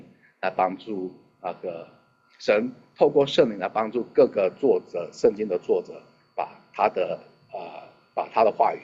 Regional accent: China; 那我们中国人讲到善事的时候，我们都想到造桥铺路、救济穷人这种的事情

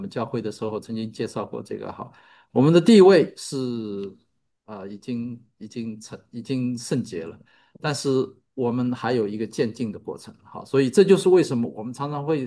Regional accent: China; now in United States; 我们中国人我们中国人大家都知道叫五子登科

